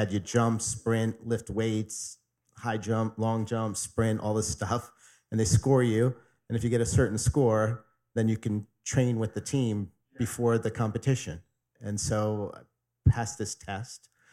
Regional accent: Staten Island, New York, United States; So I grew up in Staten Island, as you said, you know, the first person in my family ever go to college.

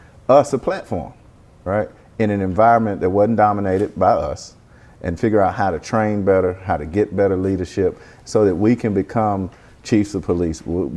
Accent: Atlanta, Georgia, United States; I'm from here, born and raised in Atlanta. Frederick Douglass High School, Clark Atlanta University.

